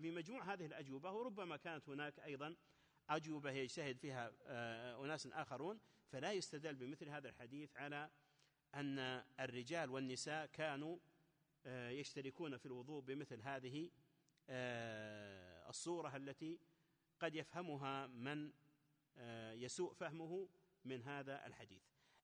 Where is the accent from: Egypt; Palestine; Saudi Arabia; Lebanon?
Saudi Arabia; Najd; فيجعلون أحواضا صغيرة تسمى عندنا في نجد القرو